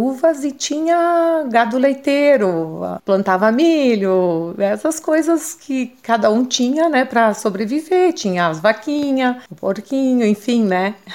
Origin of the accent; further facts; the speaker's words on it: São Marcos, Brazil; Eu nasci em São Marcos, aqui pertinho.